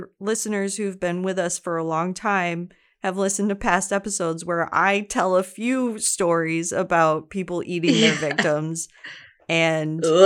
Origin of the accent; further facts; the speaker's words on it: Minnesota, United States; obviously we're from Minnesota, and this is based in Wisconsin, which is the next state over.